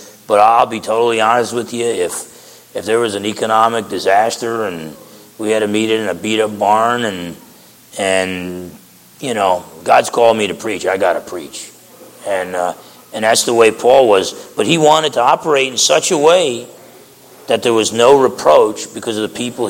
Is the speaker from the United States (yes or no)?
yes; United States; I'm an American, man. I'm a spoiled brat.